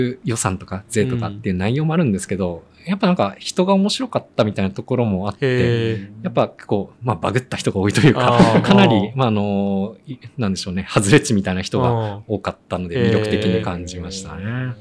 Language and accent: Japanese; Tochigi, Japan; moved away as an adult; やっぱり栃木で生まれ育って東京に出て